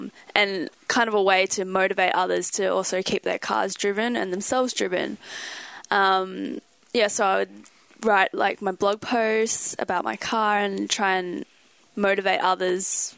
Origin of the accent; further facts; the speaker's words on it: Sydney, New South Wales, Australia; So I'm originally from Sydney, and as soon as I got my license, I purchased my first car